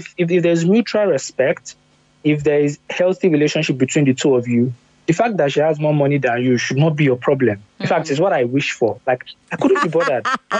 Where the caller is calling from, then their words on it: South East England, United Kingdom; Oxfordshire, England.